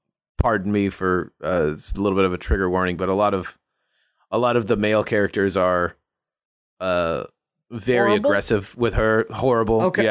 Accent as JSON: {"language": "English", "region": "Alabama", "country": "United States", "said": "No, I'm from Alabama, Cleveland? Which also sucks."}